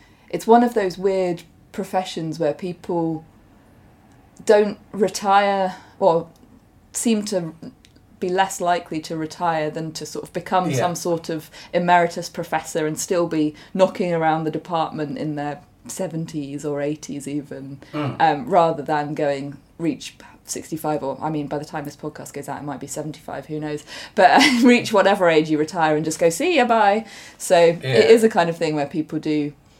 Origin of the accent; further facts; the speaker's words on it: Amersham, South East England, United Kingdom; I grew up in Buckinghamshire, so near to Amersham